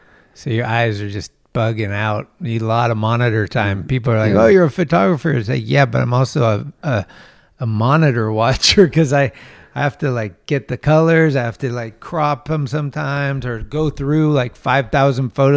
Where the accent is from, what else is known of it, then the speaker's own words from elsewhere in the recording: Redwood City, California, United States; Gave me an excuse to come back to my hometown.